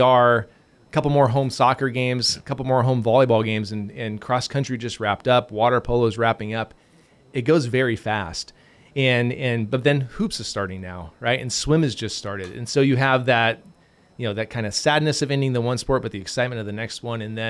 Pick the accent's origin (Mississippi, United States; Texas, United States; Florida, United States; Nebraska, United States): Nebraska, United States; now in California, United States; So I was born and raised in Nebraska. So that's my heritage would be Husker football and Kansas City Royal baseball.